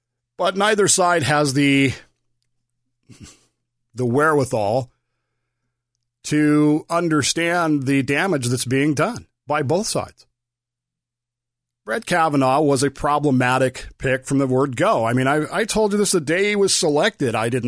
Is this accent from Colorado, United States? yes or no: yes; Denver, Colorado, United States; It's weird because most of you know I grew up in Denver. I am a huge Broncos fan, but I absolutely despise the Rockies.